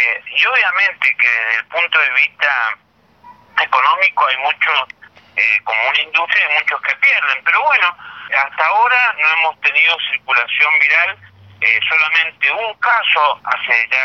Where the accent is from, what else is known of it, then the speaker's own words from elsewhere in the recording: San Rafael, Mendoza, Argentina; en la misma provincia, yo soy del sur, yo soy de San Rafael, ¿sí?